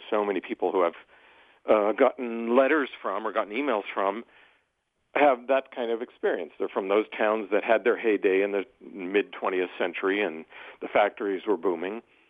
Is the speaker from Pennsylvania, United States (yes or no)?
yes; Johnstown, Pennsylvania, United States; my grandfather ran the mob with his brother-in-law in my hometown, Johnstown, Pennsylvania.